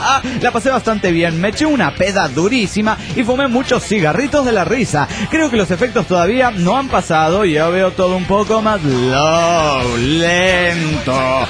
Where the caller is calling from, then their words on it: Nuevo Laredo, Tamaulipas, Mexico; Aquí en Arco Laredo, Tamaulipas